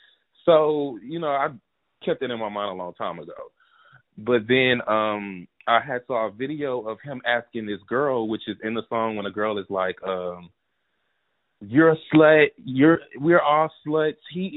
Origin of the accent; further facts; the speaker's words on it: Houston, Texas, United States; I'm from Houston, Texas